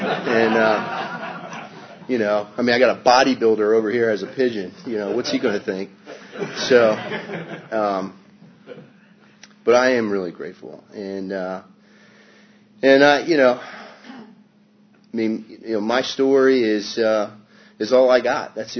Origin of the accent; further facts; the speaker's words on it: Kensington, Maryland, United States; also born or lived in Washington, D.C.; but I grew up in Kensington, Maryland. And, you know, I was actually born in Washington, D.C. And then my family moved out to the suburbs.